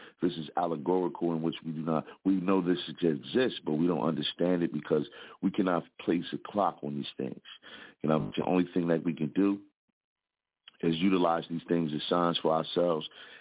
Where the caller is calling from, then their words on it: Philadelphia, Pennsylvania, United States; one half of the Booze Brothers from the Broad Street Bully side of Philadelphia.